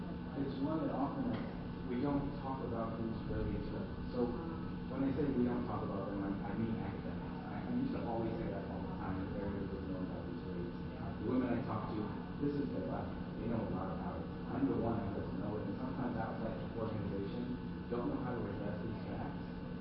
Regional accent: Texas, United States; born there; first language English; English is my first language. No matter what my history is, I was born in Texas

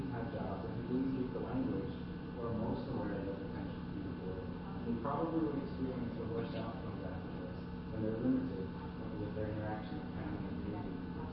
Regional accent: Texas, United States; born there; first language English; English is my first language. No matter what my history is, I was born in Texas

